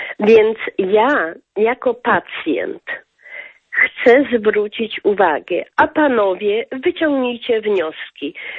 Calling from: Tarnobrzeg, Subcarpathian Voivodeship, Poland; z Tarnobrzega.

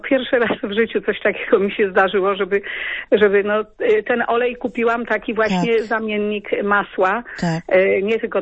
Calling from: southern Poland, Poland; Ja z Polski Południowej.

